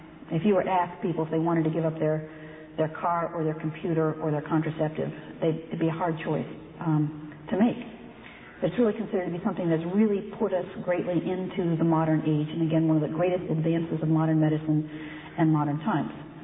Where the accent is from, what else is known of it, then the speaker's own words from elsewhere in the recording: Warren, Pennsylvania, United States; I grew up in Pennsylvania, in Warren, Pennsylvania. It's not so far away.